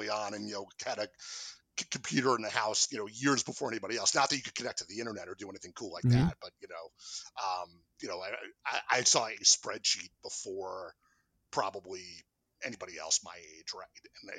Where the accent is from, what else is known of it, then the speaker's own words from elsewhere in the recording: New York, United States; my former next door neighbor from growing up in New York